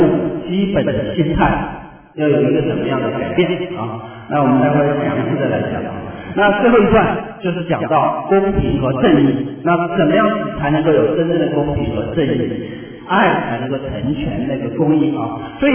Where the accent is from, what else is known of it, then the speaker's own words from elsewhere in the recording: China; 就是说我们中国人知道孝敬父母的时候，把父母近乎当成偶像啊